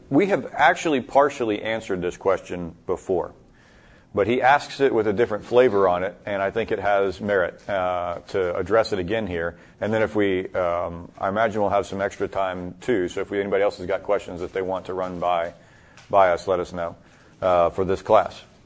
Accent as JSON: {"language": "English", "region": "Georgia", "country": "United States", "tie": "born or raised there", "lives_now": "Northern Virginia, United States", "said": "I came from Georgia, where I went back and visited as a kid, from where I grew up as a kid."}